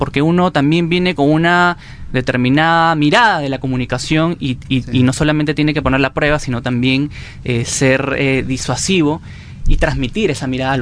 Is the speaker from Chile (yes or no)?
no; Piura, Peru; Yo soy de Piura.